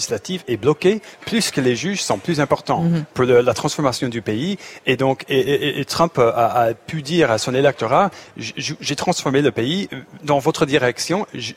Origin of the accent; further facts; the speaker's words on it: Chicago, Illinois, United States; born there; French is a second language; je suis né à Chicago.